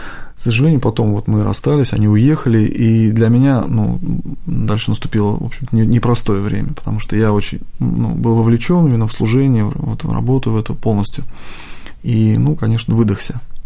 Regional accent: Kolomna, Moscow Oblast, Russia; Я вырос в Подмосковье, в таком замечательном городе, как Коломна. До сих пор я его люблю, хотя, ну, давно уже там не живу, детство мое прошло там.

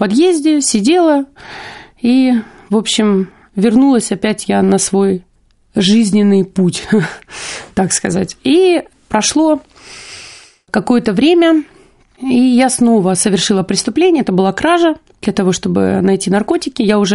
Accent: Ukraine; Да, я сама с Украины, родилась на Украине, и родители меня отправили, как бы позор семейный, отправили на Украину.

